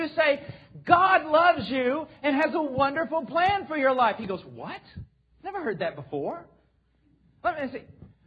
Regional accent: United States; Now, I'm an American, so I can say this.

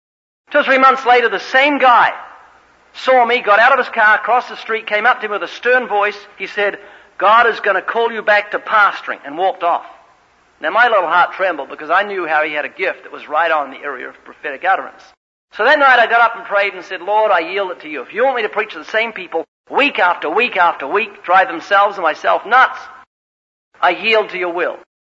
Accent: New Zealand; I was from New Zealand and to the south is just penguins.

